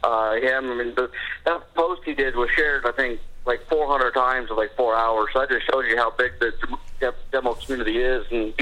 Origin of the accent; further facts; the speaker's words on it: Wyoming, United States; You know, I grew up in Wyoming, and I did a lot of derbies in Utah and stuff